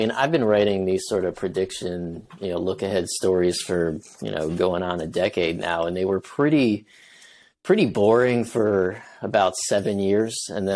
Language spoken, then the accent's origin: English; New York, United States; Yeah, or from somewhere that wasn't New York. But even now, I mean, I think I just don't sound like I'm from anywhere.